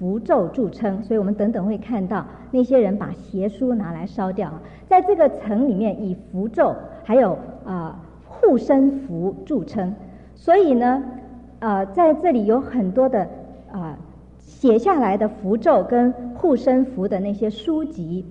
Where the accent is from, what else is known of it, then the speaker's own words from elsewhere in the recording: Taiwan; 我想这个我们从台湾来的人